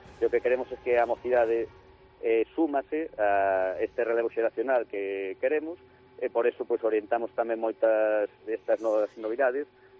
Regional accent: Lugo, Galicia, Spain; somos galegos, somos de Lugo e a climatoloxía nunca foi un impedimento para nós.

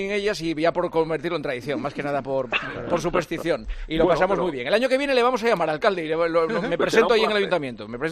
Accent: Asturias, Spain; yo soy asturiano

